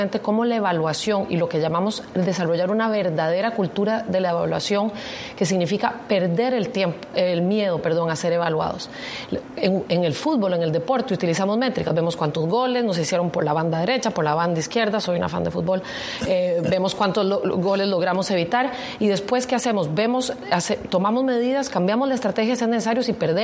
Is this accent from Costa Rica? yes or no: yes; Costa Rica; Así es, ya con ganas de estar en mi país.